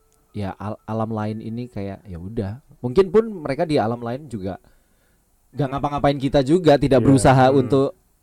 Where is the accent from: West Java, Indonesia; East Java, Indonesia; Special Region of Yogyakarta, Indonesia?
East Java, Indonesia; Surabaya; karena kami dari Surabaya